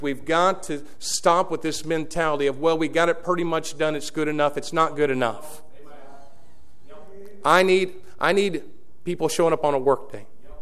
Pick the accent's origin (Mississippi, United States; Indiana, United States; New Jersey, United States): Indiana, United States; Nobody probably understands the burden that I carry for my home state of Indiana.